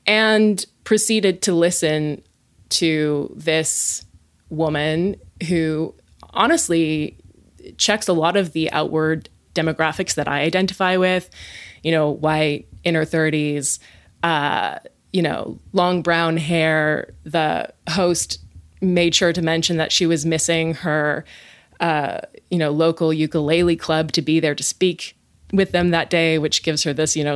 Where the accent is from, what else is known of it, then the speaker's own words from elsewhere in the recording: West Coast, United States; And I hail from the West Coast. I run in like very progressive circles.